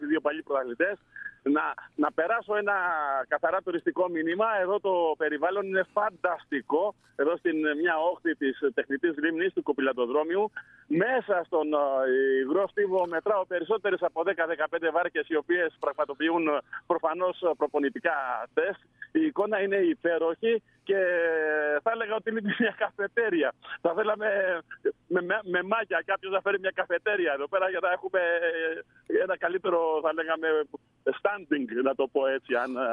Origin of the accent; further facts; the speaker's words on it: Aigio, West Greece, Greece; θα το έχω στο Αίγιο. Ναι. Στην πατρίδα μου, έτσι.